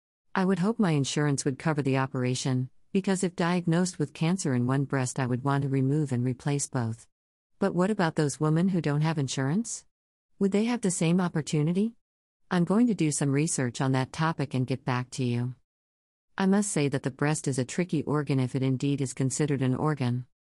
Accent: New Jersey, United States; born there; now in New York, United States; I was born in New Jersey and now live in New York

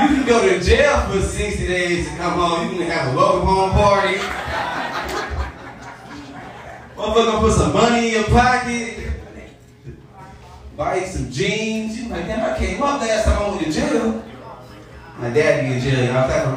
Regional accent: Atlanta, Georgia, United States; Like, I came from Atlanta. I'm used to this shit. I know what's going on.

